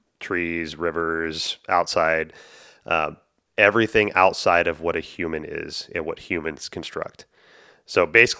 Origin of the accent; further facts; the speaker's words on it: the South, United States; You know, like I grew up in the South and it was kind of counterintuitive